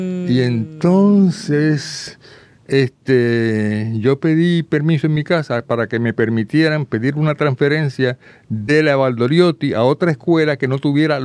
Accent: San Juan, Puerto Rico; also born or lived in Lajas; yo me crié en el viejo San Juan, nací en Laja, pero me crié en el viejo San Juan.

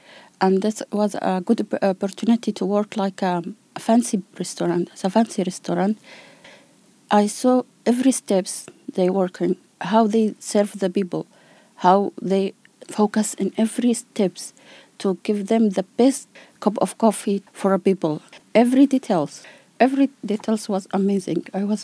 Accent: Yemen; English is a second language; I'm from Yemen, Arabic country.

